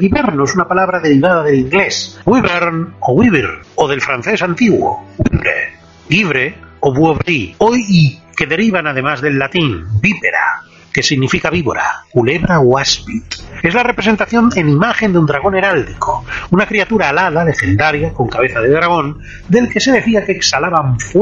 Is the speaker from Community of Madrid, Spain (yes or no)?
no; Barcelona, Catalonia, Spain; born there; Barcelona, por ser mi ciudad natal